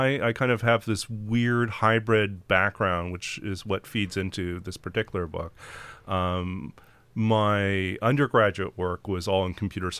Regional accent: Canada; also born or lived in Saudi Arabia / Taiwan; So I'm kind of an international transplant. I grew up in Canada, but also Saudi Arabia, Taiwan. Before returning back to Canada. My father originally taught English second language in universities.

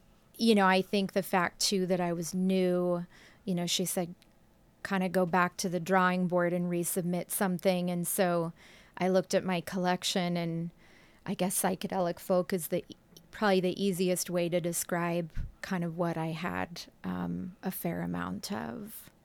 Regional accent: Portland, Oregon, United States; also born or lived in Turkey; so I had moved back to my hometown of Portland after living in Turkey

